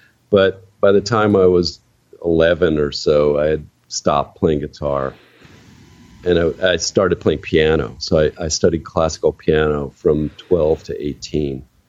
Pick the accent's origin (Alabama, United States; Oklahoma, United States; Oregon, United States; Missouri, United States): Missouri, United States; St. Louis; also born or lived in Israel; they happened to be living in Israel when I was born. Then they came back to the U.S. And, yeah, I grew up in St. Louis. I went to public schools there through high school, finished high school there.